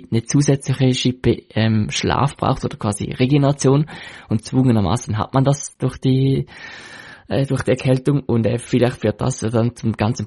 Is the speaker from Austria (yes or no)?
no; Switzerland; als Schweizer